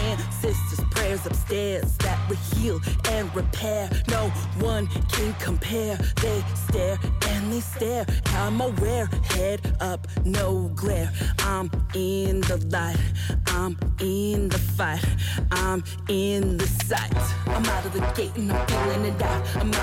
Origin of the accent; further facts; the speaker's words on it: Edmonton, Alberta, Canada; I am Treaty 11 Gwich'in and Anuvi Alouette on my mother's side, and I was born and raised in Amaskwatiwaskayagan on Treaty 6 of the Cree, Métis, Nakota, Sioux, and Soto peoples.